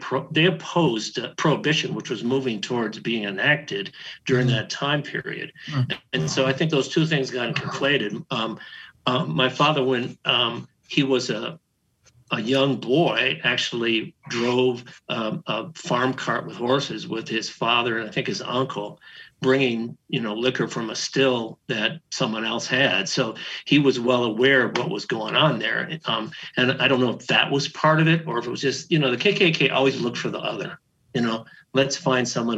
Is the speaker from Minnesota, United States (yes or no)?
yes; Austin, Minnesota, United States; No, I grew up in Austin, Minnesota. My dad was a barber, but I worked on farms as a kid.